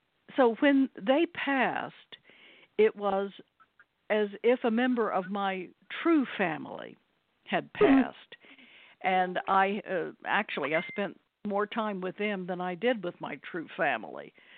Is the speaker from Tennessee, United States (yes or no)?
no; Texas, United States; moved away as an adult; And Days was the very first job I got after I came from Texas. And so I was very, very young